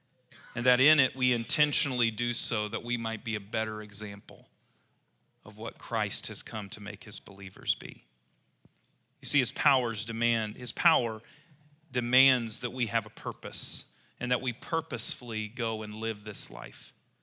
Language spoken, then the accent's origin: English; Kansas, United States; I remember I grew up in Johnson County, Kansas, and they said, no more of that.